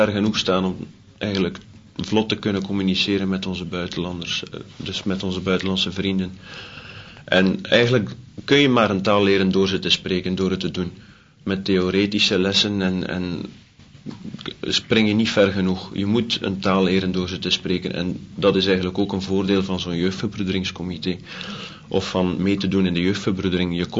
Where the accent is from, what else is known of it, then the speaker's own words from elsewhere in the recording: Flanders, Belgium; Als Vlamingen hebben wij het eigenlijk nog wel vrij goed.